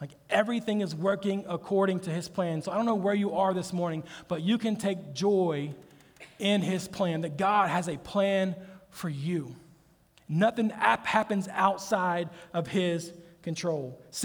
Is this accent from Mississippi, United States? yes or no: yes; Mississippi, United States; Listen, I'm from Mississippi. I didn't even know what Phoenix was until I was in college.